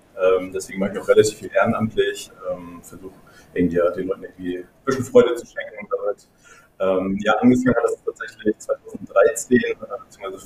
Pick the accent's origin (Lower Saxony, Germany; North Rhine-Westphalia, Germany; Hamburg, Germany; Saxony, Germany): Hamburg, Germany; ich bin fast 36, ich komme aus Hamburg